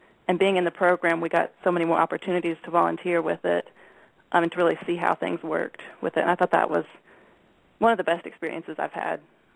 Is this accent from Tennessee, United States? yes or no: yes; Tennessee, United States; also born or lived in Glasgow, Kentucky; Well, I grew up outside of Nashville, so I kind of lost it there, but...